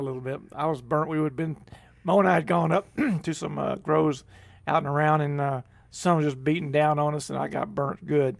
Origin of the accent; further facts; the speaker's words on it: Dallas, Texas, United States; I'm from Dallas, dude. There's no hills in Dallas.